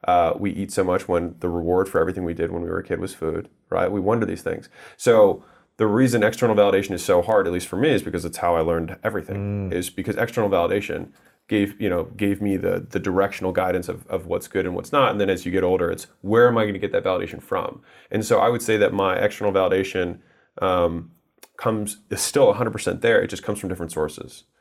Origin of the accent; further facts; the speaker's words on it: United States; born there; I was born in America right off the bat.